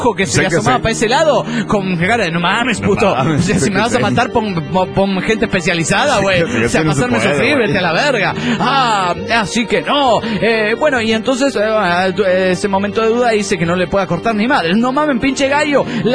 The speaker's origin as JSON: {"language": "Spanish", "town": "Alberdi", "region": "Tucumán", "country": "Argentina", "tie": "born or raised there", "said": "Volví a mi pueblo, Alberdi."}